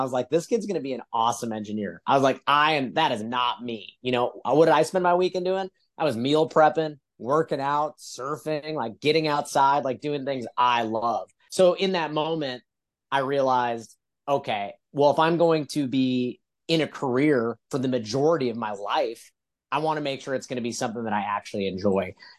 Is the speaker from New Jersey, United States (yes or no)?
no; Wisconsin, United States; So I'm from Wisconsin originally, born and raised.